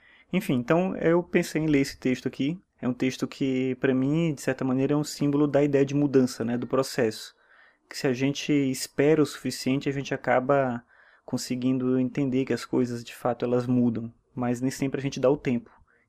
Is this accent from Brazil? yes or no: yes; São Luís, Maranhão, Brazil; moved away as an adult; now in Brasília, Brazil; Eu sou de São Luís, Maranhão. E eu vim para cá por conta do concurso que eu passei aqui no Instituto Federal.